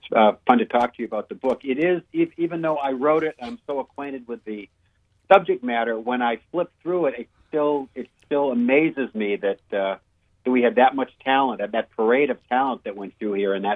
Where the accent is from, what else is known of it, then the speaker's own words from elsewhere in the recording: Maine, United States; I grew up in Southern Maine, and so I was certainly aware that in the big band era